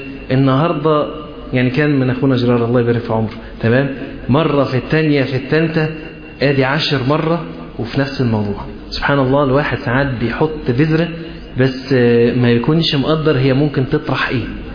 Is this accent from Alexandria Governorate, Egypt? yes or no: yes; Alexandria, Alexandria Governorate, Egypt; احنا عندنا في اسكندريه بنقول مانيفيستو، صح؟